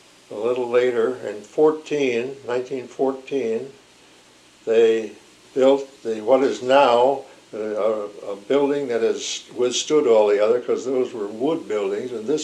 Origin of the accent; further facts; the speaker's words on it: Medina, United States; born there; As far as I know, I was born here in Medina.